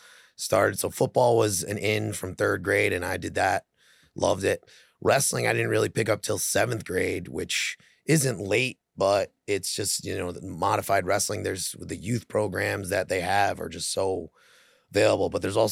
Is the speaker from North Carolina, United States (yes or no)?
no; Thornwood, New York, United States; Well, I grew up in Westchester, right in Thornwood